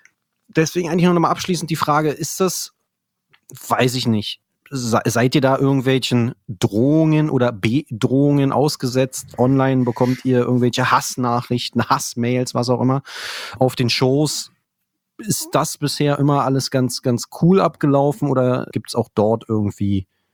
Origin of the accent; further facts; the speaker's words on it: Berlin, Germany; Ich bin Berliner, ich bin nicht Brandenburger.